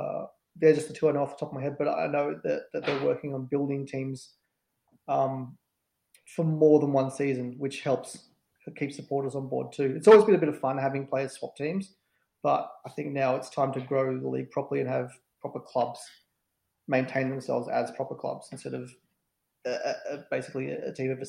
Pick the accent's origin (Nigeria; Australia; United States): Australia; Melbourne, Victoria; I'm from Melbourne